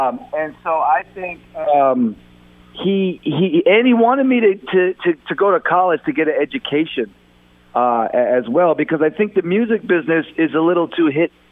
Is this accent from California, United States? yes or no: yes; Pacific Palisades, California, United States; I grew up in the Pacific Palisades for my age group.